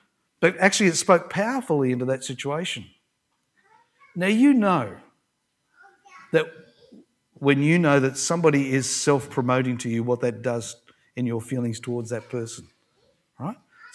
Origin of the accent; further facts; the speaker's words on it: Australia; But being good Aussie blokes, we know how to do a good barbecue, right?